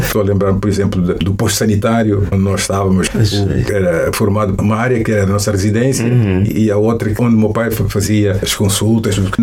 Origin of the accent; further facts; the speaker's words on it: Luanda, Angola; eu nasci em 1949, na Maternidade Velha de Luanda. Eu sou de Luanda.